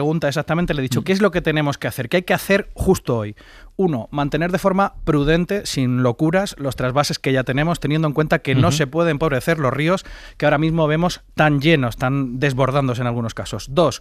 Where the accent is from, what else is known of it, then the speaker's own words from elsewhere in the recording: Spain; que afectó a mi tierra, al sureste, que fue también tremenda.